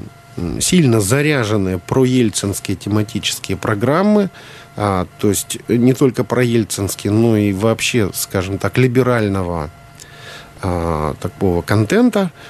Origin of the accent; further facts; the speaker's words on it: Nizhny Tagil, Sverdlovsk Oblast, Russia; Я сам родом из Свердловской области, из Нижнего Тагила. В Екатеринбурге учился как раз во времена, когда Борис Николаевич был там первым секретарем обкома.